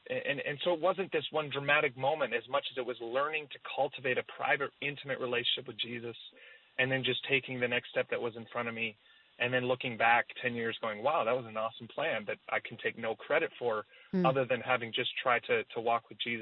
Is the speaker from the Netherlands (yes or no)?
yes; Amsterdam, North Holland, Netherlands; obviously I didn't have a huge choice in it from the beginning, but it was, you know, it was amazing, honestly.